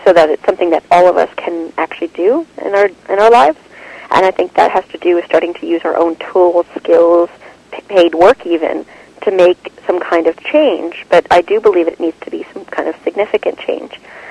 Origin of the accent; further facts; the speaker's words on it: Toronto, Ontario, Canada; also born or lived in Vancouver; Yes, Toronto. I was born actually in Vancouver, but I was being raised out here in Toronto for a number of years.